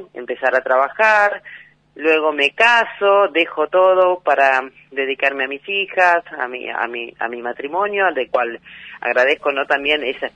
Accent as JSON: {"language": "Spanish", "town": "Helvecia", "region": "Santa Fe", "country": "Argentina", "tie": "born or raised there", "said": "Yo soy del pueblo, nací en Helvecia y pasé las vicisitudes de una localidad donde tiempo atrás, ¿no?, no tenía las posibilidades que hoy tiene"}